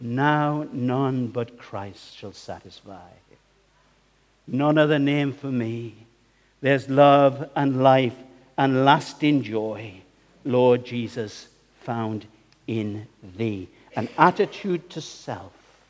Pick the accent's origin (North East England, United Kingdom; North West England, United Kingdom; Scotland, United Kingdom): North East England, United Kingdom; accent: Geordie; now in Whitby, United Kingdom; I live in Whitby, but these are my people. I'm a real Geordie. My accent gets thicker. My blood runs faster. A Geordie of Geordies.